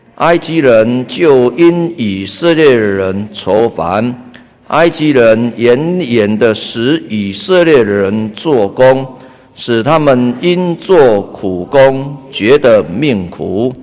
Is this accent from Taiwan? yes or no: yes; Taiwan; 我们台湾话说哈，爱就较惨死了哈